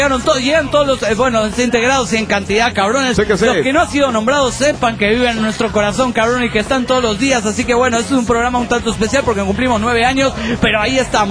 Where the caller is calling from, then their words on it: Los Cabos, Baja California Sur, Mexico; de los Cabos, Baja California Sur.